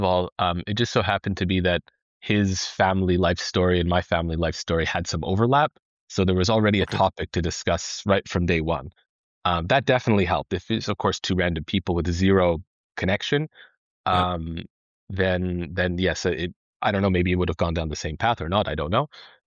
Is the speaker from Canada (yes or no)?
yes; Canada; moved away as an adult; now in Germany; I'm from Canada, but chemist, a PhD, did my PhD in Canada, and then moved to Germany to run a group at Max Planck.